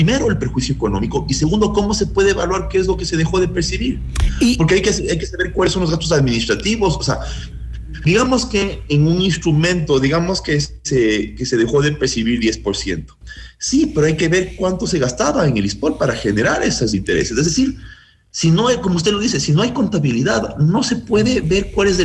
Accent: Ecuador; yo como ciudadano ecuatoriano que soy, que lucho contra la corrupción

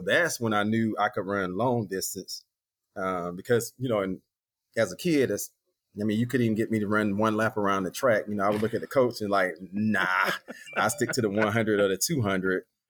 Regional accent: Macon, Georgia, United States; Well, I'm originally from Georgia. I was born in Macon, and I was actually wanted to stay in Florida, but the hurricanes kind of ran me up here.

